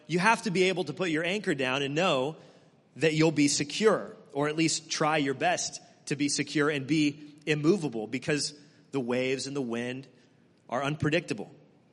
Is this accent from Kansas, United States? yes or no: yes; Kansas, United States; He was my pastor growing up. I grew up in Kansas. He was the pastor at the church I went to there